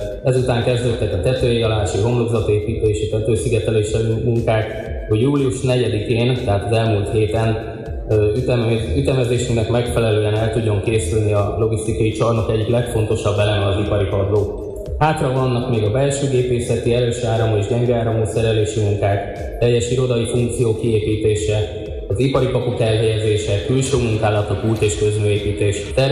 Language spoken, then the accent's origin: Hungarian; Kalocsa, Bács-Kiskun, Hungary; kalocsai származású révén még nem volt szerencsém ekkora beruházás szülővárosomban megvalósítani